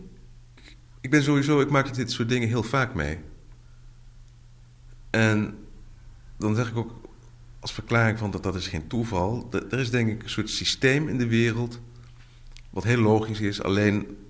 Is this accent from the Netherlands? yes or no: yes; Arnhem, Gelderland, Netherlands; born there; Ik ben in Arnhem geboren en mijn familie van moederskant, dat zijn Amsterdammers.